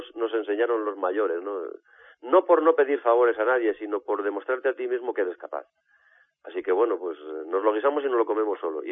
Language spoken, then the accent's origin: Spanish; La Maya, Castile and León, Spain; los discos anteriores los habíamos presentado en la plaza de mi pueblo, en La Maya